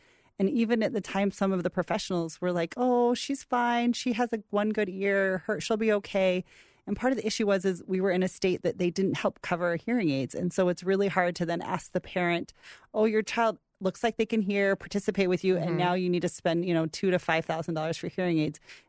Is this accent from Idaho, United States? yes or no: yes; Boise, Idaho, United States; I grew up here in Boise. I remember going to my first concert as a teenager